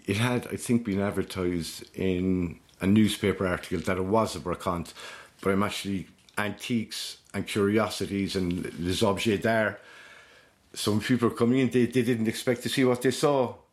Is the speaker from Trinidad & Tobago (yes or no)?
no; Ireland; Celtic cousins, I suppose, as well, being Irish and Brittany.